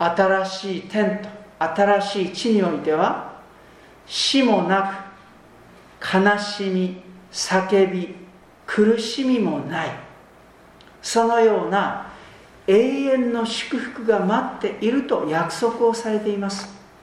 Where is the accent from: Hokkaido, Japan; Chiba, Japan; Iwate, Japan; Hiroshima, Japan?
Hiroshima, Japan; Sera; 私の場合はですね、もう広島県のちょうど真ん中に位置いたします世羅町というところが私のふるさとです。